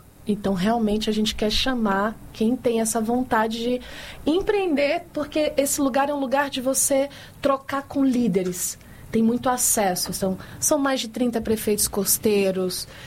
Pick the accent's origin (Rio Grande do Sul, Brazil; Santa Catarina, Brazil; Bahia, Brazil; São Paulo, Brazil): Bahia, Brazil; Barreiras; eu sou uma menina de Barreiras, cresci ali no Rio de Ondas. E aí, eu fui fazer, enfim, rodei o Brasil, fui fazer graduação no Paraná, enfim, várias andanças.